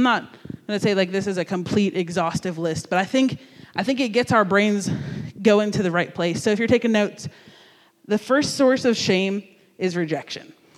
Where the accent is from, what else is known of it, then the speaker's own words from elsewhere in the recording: New Jersey, United States; Okay, I grew up in New Jersey, so there's like a whole separate room for all of like your outdoor stuff because it's really cold and miserable.